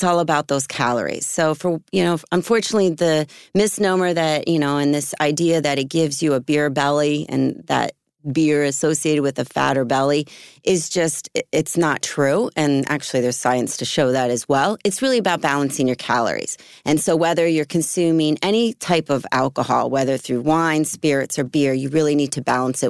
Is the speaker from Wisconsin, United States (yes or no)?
no; Philadelphia, Pennsylvania, United States; Well, I grew up in Philly area when I was younger.